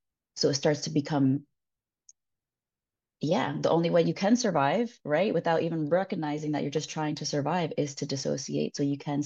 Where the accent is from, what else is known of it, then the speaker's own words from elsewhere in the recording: New York, United States; moved away as an adult; now in Spain; I'm an expat. So I'm a New Yorker who has now moved to Spain. I've been here now 6 years